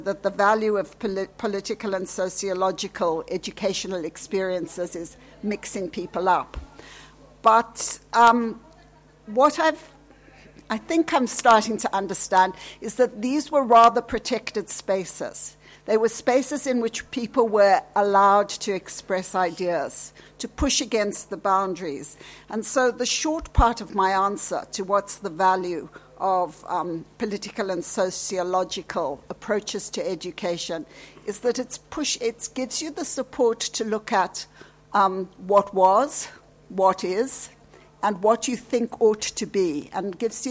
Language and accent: English; South Africa; I'm a South African, and addressing and thinking about inequalities is very deep in my cultural experience.